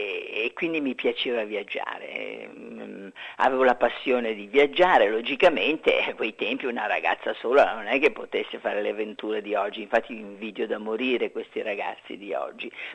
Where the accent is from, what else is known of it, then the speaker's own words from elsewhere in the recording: Milan, Lombardy, Italy; accent: Venetian; il mio accento era veneto fortissimo e anche le maestre mi prendevano in giro, la cosa mi faceva piangere parecchio, quindi io di Milano non ho un bel ricordo della scuola elementare.